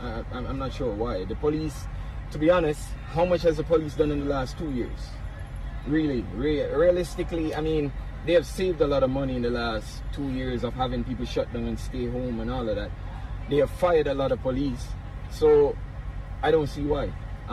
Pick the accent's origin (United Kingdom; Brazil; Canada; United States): Canada; Brantford, Ontario; And I'm from Brantford, Ontario.